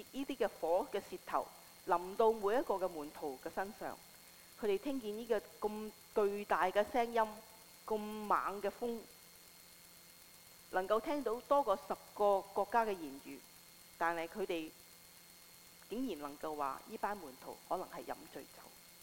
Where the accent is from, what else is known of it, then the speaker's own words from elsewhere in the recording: Hong Kong; first language Cantonese; Chinese is a second language; 我们是香港人懂讲广东话，但是要讲国语呢都要很多很多很多的时间，因为不是我们的母语，所以呢很难学的